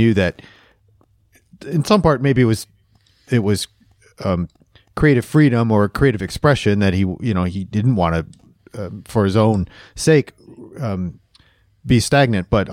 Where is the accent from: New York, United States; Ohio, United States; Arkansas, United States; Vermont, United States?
Ohio, United States; I grew up in Ohio. Same kind of thing.